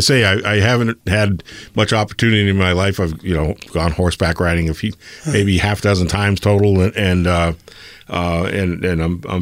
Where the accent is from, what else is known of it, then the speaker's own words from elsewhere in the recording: Boston, Massachusetts, United States; I grew up down in the Boston area, and this is back in the 70s